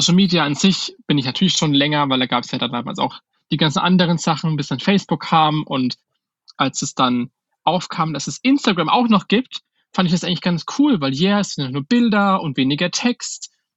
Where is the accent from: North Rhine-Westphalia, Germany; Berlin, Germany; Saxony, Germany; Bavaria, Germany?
Bavaria, Germany; Schweinfurt; ich komme aus Schweinfurt, das ist halt jetzt eine Kleinstadt mit, weiß ich gar nicht, wie viele Einwohner, 50.000, 60.000 Einwohner.